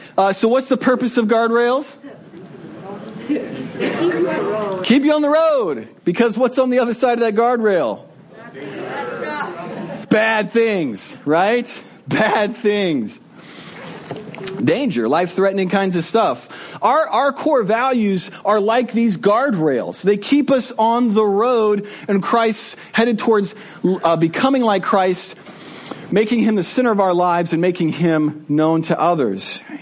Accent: Nebraska, United States; I apologize. I'm from Nebraska. I know. It's a great place to see in your rearview mirror.

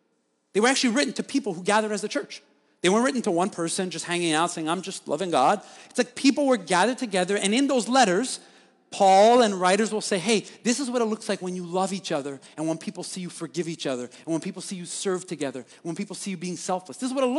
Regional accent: Montreal, Quebec, Canada; moved away; I grew up in Quebec, but then I left. So I have a unique perspective. Like, I kind of, you know, obviously, I was raised here, and I was raised in Saint-Michel area of Montreal, which is like, it's the hood, and it's great, and I love it. My family's there, and now I live in another part of the city

